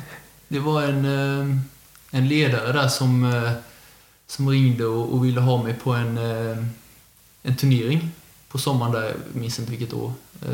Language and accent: Swedish; Emmaboda, Kalmar County, Sweden; Jag är uppvuxen i Emmaboda och född är väl i Kalmar på något sjukhus där.